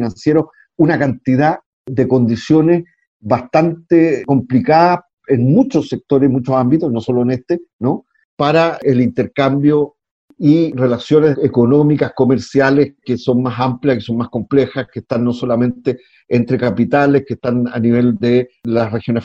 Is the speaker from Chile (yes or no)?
yes; Chile; no solo vergüenza para mí como chileno, digamos